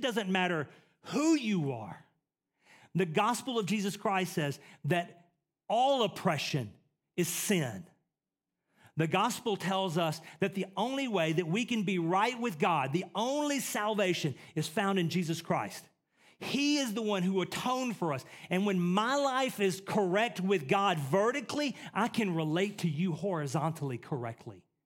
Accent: Texas, United States; I grew up in East Texas, what used to be the tornado belt, where it happened in May through October.

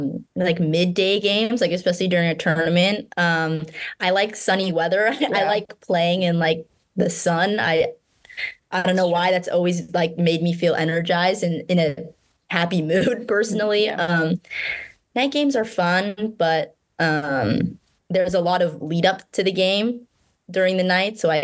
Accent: California, United States; We grew up in Southern California. That's the only thing we know.

